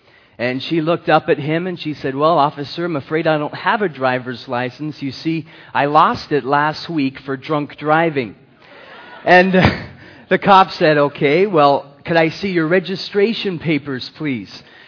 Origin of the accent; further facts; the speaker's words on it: California, United States; We grew up together there in Southern California